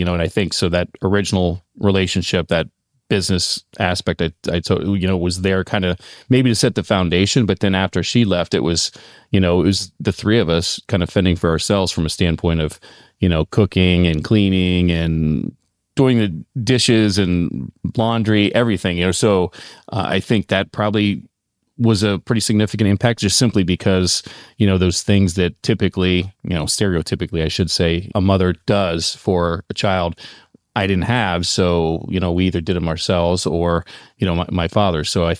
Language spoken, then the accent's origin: English; Maslin, Ohio, United States; born there; I was born in Ohio, in a little town. The actual birthplace that I was born, not where I lived, but where I was born, is called Maslin, Ohio.